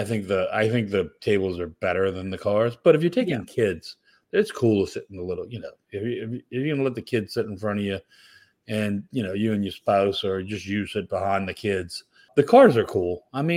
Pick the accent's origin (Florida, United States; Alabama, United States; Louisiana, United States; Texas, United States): Louisiana, United States; New Orleans; I come from New Orleans. I come from Cajun land, and we eat food with spice and flavor, and it's just not my thing.